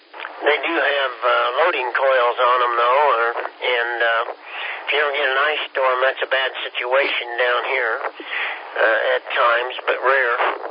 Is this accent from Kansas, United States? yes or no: yes; Kansas, United States; I'm from Kansas.